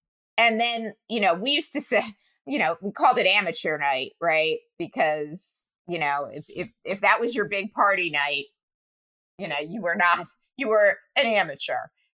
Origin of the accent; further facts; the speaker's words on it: New Jersey, United States; You know me, I grew up in Jersey.